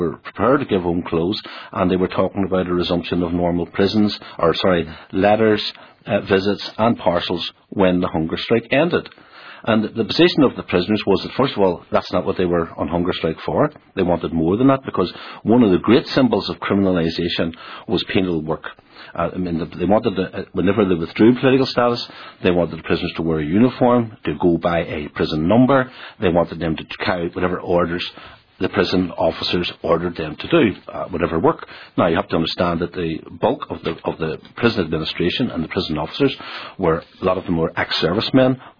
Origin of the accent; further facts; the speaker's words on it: Belfast, Northern Ireland, United Kingdom; Joe and I grew up together in Andersonstown and had been interned together.